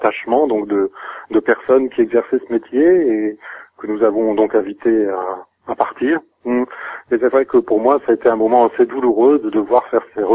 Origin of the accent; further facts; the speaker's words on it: North, France; vu que je suis originaire du Nord. Et je suis arrivé dans le Sud